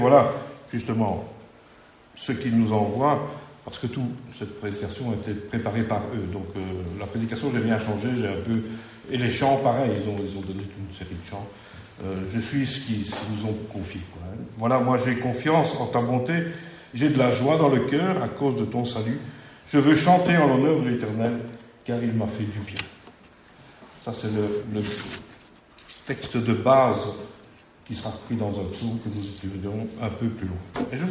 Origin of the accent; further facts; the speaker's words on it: Grand Est, France; accent: Lorraine; Si de temps en temps je rate et que je dis persécutée, c'est mon accent lorrain qui revient